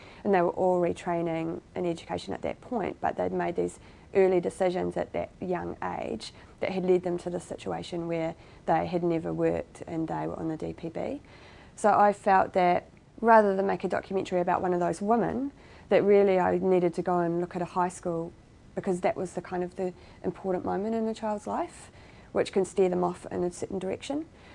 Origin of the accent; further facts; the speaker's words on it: Remuera, Auckland, New Zealand; And I grew up in Remuera.